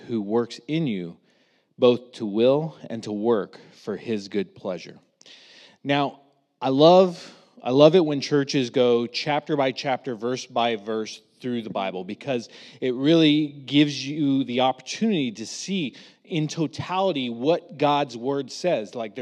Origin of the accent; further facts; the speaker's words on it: Reno, Nevada, United States; I'm from Reno, Nevada. I've lived there since, 1991. Love the area.